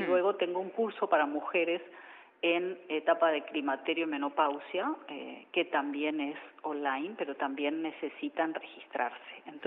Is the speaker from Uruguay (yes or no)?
yes; Uruguay; born there; moved away; also born or lived in Mexico; me sienten el acento y se dan cuenta que no soy de aquí. Yo nací en el Uruguay, viví 15 años en México, ahí estudié mis posgrados